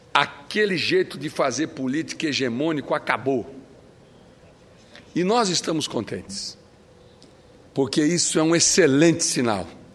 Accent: Corumbá, Mato Grosso do Sul, Brazil; born there; Mato Grosso do Sul, meu estado, da minha Corumbá, a cidade onde eu nasci.

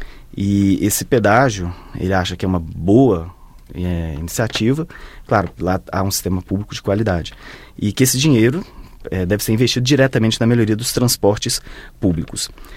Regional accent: Brasília, Federal District, Brazil; Aqui, para nós que somos aqui de Brasília

